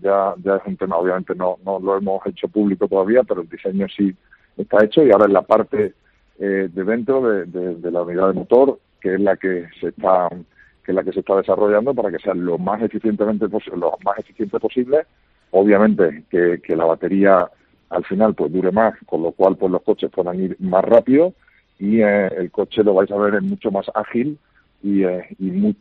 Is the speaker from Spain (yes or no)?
yes; Seville, Andalusia, Spain; Yo soy de Sevilla, reciente.